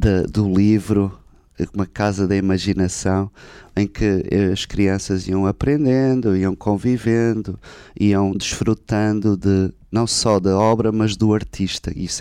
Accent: Braga, Portugal; como bracarense que me sinto, acho que Braga faz falta ter uma galeria municipal

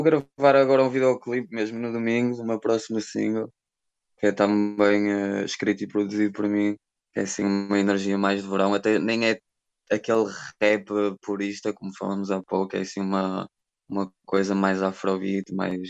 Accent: Aveiro, Portugal; é mais Aveiro do que Porto.

